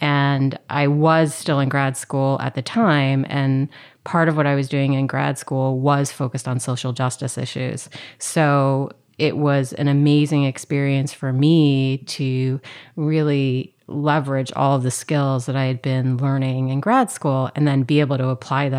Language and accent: English; Miami, Florida, United States; I grew up in Miami, Florida, and I went to college at University of Miami.